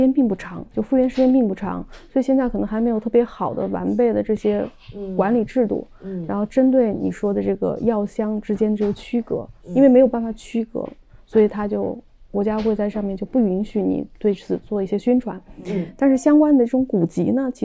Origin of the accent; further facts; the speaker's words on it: China; 因为我们中国人老祖宗用香太狠了